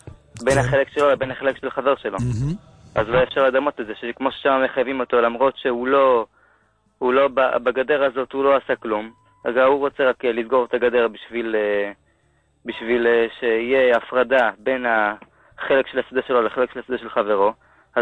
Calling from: Bat Yam, Tel Aviv District, Israel; ערב טוב, מבת ים.

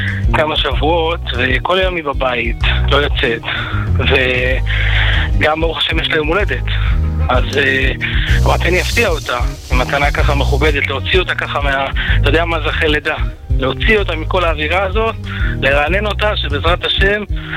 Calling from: Jerusalem, Jerusalem District, Israel

